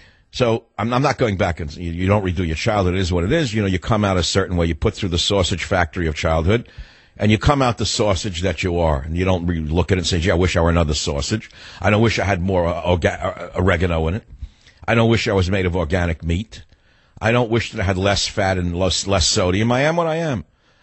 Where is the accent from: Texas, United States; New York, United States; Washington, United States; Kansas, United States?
New York, United States; You know, here was a big city kid. I grew up in the Bronx, as you know, New York, in a tenement.